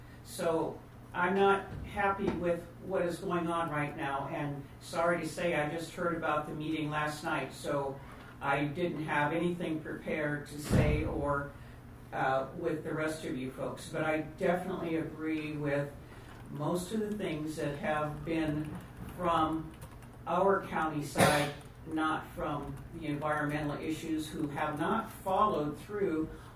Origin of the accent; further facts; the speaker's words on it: Hornbrook, California, United States; from Hornburg, California.